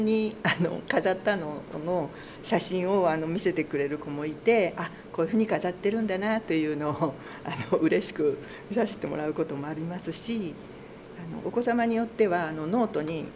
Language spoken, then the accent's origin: Japanese; Kobe, Hyogo, Japan; now in Tokyo, Japan; 私生まれは東京なんですけど育ちが神戸で